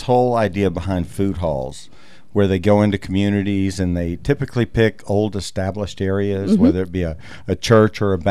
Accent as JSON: {"language": "English", "town": "Pensacola", "region": "Florida", "country": "United States", "tie": "born or raised there", "said": "Yeah, so we've been here for about a year and a half, a little over. And I actually grew up in Pensacola."}